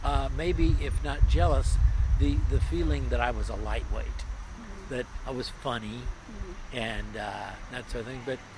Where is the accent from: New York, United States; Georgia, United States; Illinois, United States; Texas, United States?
Illinois, United States; Peoria; I grew up in the Midwest. I was born in a city called Peoria, Illinois, but after about 6 years, we moved to a smaller town outside Peoria, a little teeny tiny town of 1,500.